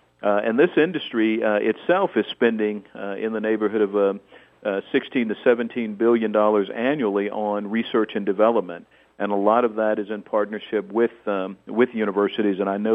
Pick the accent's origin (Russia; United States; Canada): United States; Arkansas; my home state of Arkansas